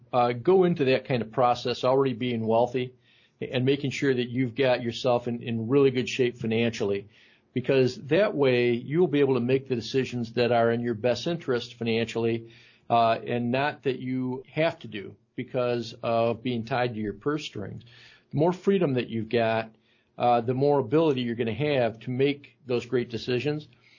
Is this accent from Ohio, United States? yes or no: yes; Oregon, Ohio, United States; my upbringing was very blue collar, as was Dan's. He's from Pemberville. I'm from Oregon. We come from industrial families.